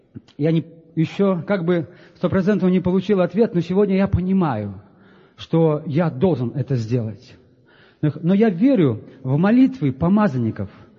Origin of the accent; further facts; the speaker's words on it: Belarus; Я сам из Белоруссии.